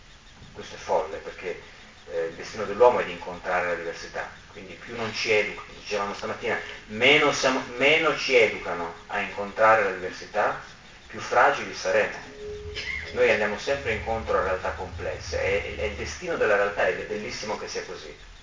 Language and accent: Italian; Milan, Lombardy, Italy; now in Rome, Italy; Io sono milanese di origine, vivo da 5 anni a Roma.